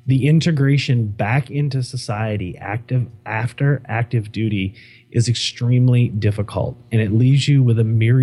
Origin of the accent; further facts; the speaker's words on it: United States; born there; B, I was born here in the United States. C, my parents were both born here in the United States.